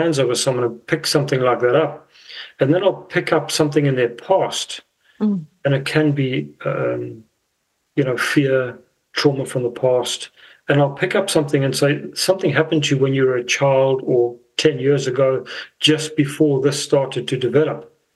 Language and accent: English; South Africa; now in New Zealand; You know, I come from South Africa, and I didn't know a lot about New Zealand